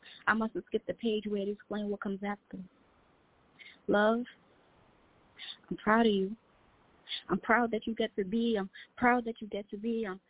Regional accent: Brooklyn, New York, United States; I'm from Brooklyn.

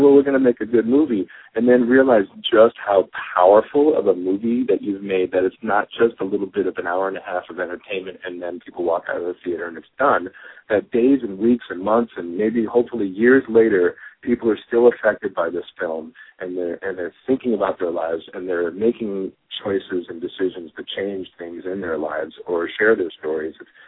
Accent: Brooklyn, New York, United States; also born or lived in Utah / Oregon; now in Minnesota, United States; I'm a kid from Brooklyn. I ended up on the West Coast in the movie business. I moved all over the place. I lived in Utah and Oregon, and now I'm in Minnesota.

